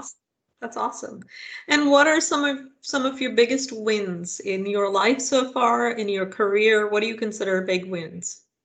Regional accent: India; now in United States; I grew up in India, and I growing up in India, I didn't know that I was poor

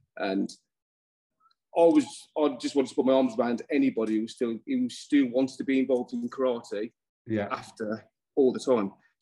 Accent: Dudley, West Midlands, United Kingdom; I'm from Dudley, near Birmingham, obviously by the accent. So I felt like a bit of an outsider and stuff.

